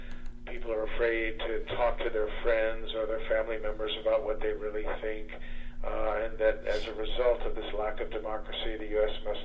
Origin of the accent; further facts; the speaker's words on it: United States; They're, especially as an American, they were very interested to talk to me about what's going on here.